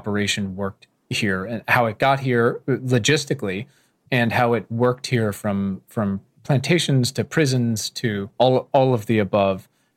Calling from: Williamsburg, Virginia, United States; I'm calling you from Colonial Williamsburg, Virginia

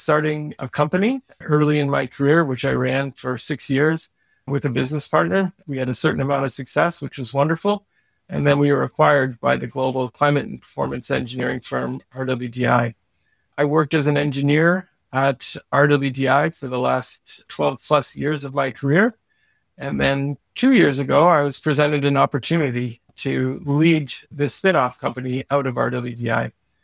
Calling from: Guelph, Ontario, Canada; I am calling in from near Guelph, Ontario, Canada, which is just outside Toronto.

